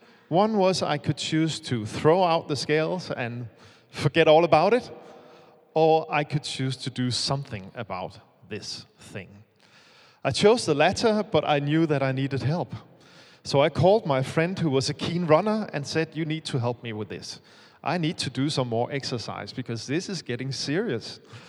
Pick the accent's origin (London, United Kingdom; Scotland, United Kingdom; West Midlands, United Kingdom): London, United Kingdom; Bermondsey; wondering about my mysterious accent, it's because I come from Bermondsey. We live just by London Bridge.